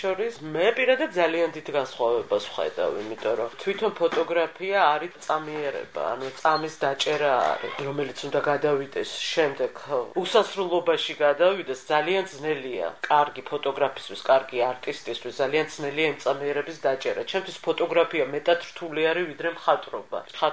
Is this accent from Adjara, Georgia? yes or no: yes; Batumi, Adjara, Georgia; ვარ ბათუმელი, დავიბადე და გავიზარდე ბათუმში და ბათუმი არის ის ჩემი ნაწილი და ის ჩემი ქალაქი, რომელიც ძალიან მიყვარს.